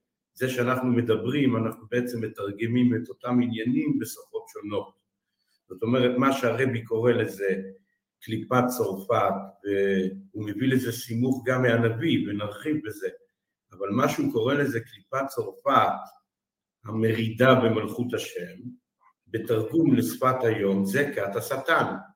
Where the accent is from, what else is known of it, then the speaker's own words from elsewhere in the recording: Jerusalem, Jerusalem District, Israel; ומצד אמא אני קשור לחסידות בובו, ואני פה, אני ילד ירושלמי, נולדתי בירושלים, החרדית, תלמיד ויז'ניץ